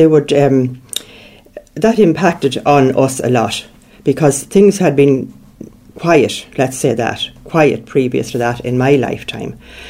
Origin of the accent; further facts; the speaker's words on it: Crossdoney, Ulster, Ireland; Well, I'm from County Cavan. I'm from a place called Ballyhillan, Crossdoney, which is about 15 miles here from Ballyturbet.